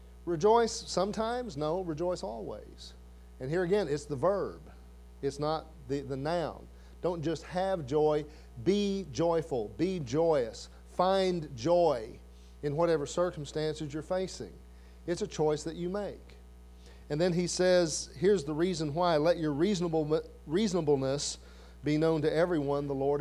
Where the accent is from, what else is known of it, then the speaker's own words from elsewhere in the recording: Blytheville, Arkansas, United States; We grew up together in Blytheville, graduated the same year.